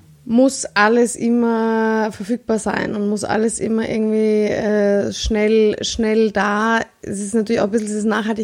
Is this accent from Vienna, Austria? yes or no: yes; Vienna, Austria; ich bin Wienerin